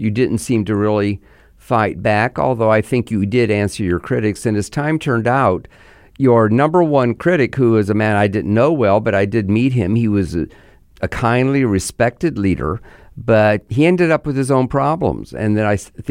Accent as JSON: {"language": "English", "region": "Missouri", "country": "United States", "tie": "born or raised there", "said": "In fact, I grew up in Missouri"}